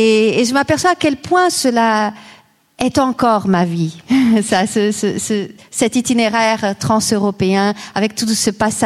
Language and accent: French; Vienna, Austria; moved away; also born or lived in Lisbon; toute mon enfance a été imprégnée de métissage, dans le sens où je suis née à Lisbonne, mais tout de suite après, mes parents m'ont emmenée à Vienne, en Autriche, où mon père avait fait des études à l'Académie de musique.